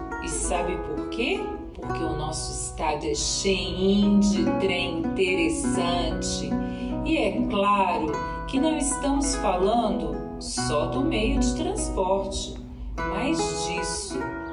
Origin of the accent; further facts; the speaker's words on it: Minas Gerais, Brazil; Eu sou de Minas e Meninas Gerais.